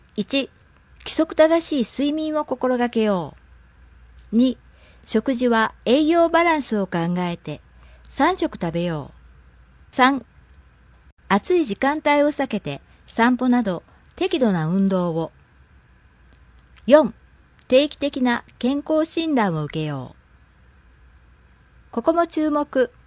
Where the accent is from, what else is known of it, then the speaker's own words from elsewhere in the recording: Ehime, Japan; 10月末に地元愛媛県で開催される年輪ピックでメダルを取るために